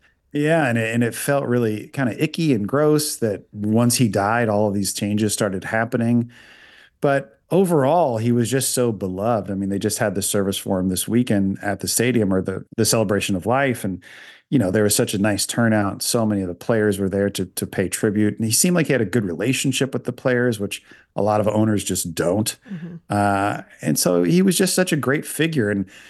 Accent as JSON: {"language": "English", "town": "San Diego", "region": "California", "country": "United States", "tie": "born or raised there", "said": "Growing up in San Diego, I always have my favorite team and my second favorite team."}